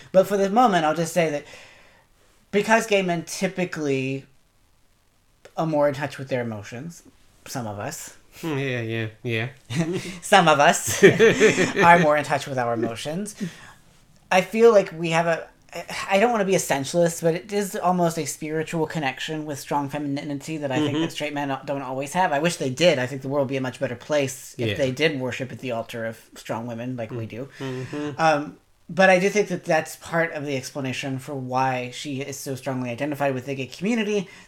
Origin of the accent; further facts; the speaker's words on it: West Virginia, United States; I'm not from Tennessee, but I am from West Virginia. I am a country boy when it comes down to it.